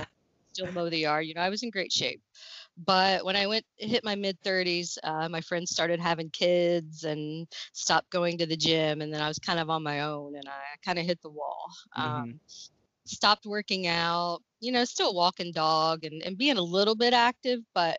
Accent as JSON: {"language": "English", "region": "Kentucky", "country": "United States", "tie": "born there", "lives_now": "Lexington, United States", "said": "I was born in Western Kentucky. I came to Lexington in 95 to go to UK, University of Kentucky, and okay. I've been here ever since."}